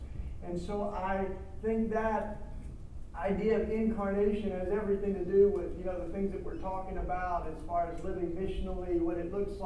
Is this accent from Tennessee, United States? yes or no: yes; Tennessee, United States; now in Philadelphia, United States; this is where I'm not from Philly, in case you can't tell. I'm from Tennessee. We got country music